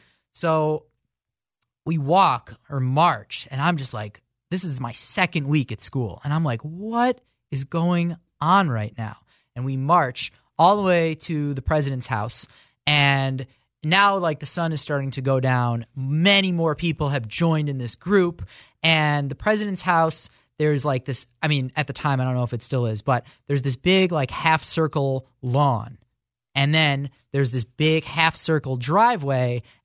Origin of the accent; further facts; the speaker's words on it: Evanston, Illinois, United States; I grew up a Northwestern fan because I grew up in Evanston